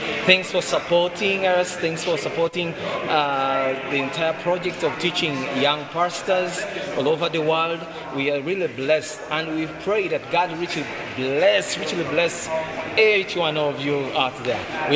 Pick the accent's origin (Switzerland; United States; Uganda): Uganda; I am from Uganda, and I'd like to take this opportunity to thank whoever's been behind this whole project of teaching us.